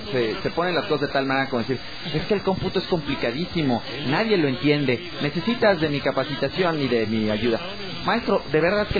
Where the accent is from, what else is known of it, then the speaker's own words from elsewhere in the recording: Mexico; se asume en México que somos mexicanos y por lo tanto tontos